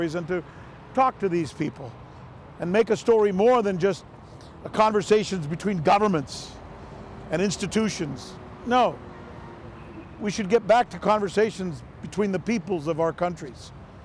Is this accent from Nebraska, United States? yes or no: no; Miami, Florida, United States; And they were so excited that I was from America and that I'm from Miami.